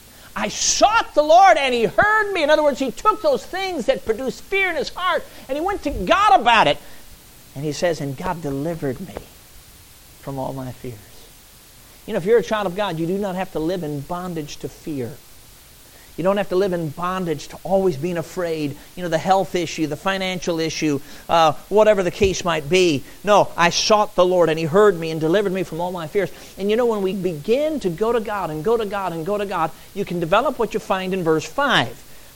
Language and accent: English; Chicago, Illinois, United States; Now you got to work at it in the city, I understand. But I grew up in Chicago.